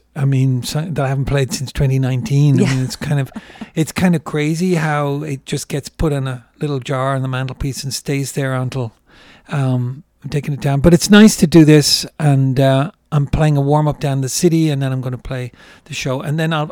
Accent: Ireland; moved away as an adult; now in New York, United States; I'm originally from Ireland, and when I moved to New York in the 90s and I started working with artists

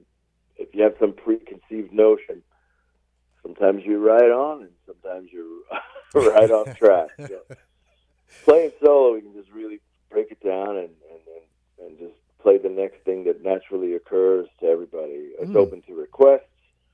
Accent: Harrisburg, Pennsylvania, United States; I grew up in Harrisburg

